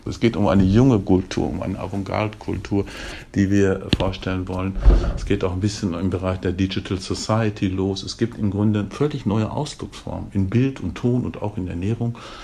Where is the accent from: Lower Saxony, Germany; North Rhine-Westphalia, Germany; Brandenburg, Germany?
North Rhine-Westphalia, Germany; aber ich komme ja sozusagen zurück, ich komme ja aus NRW.